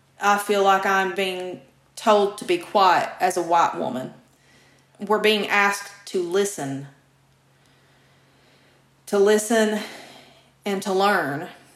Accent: Kentucky, United States; It was right here in my home state of Kentucky.

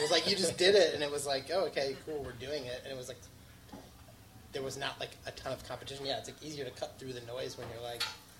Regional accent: Madison, Wisconsin, United States; I grew up in Madison, and we were really close to Milwaukee.

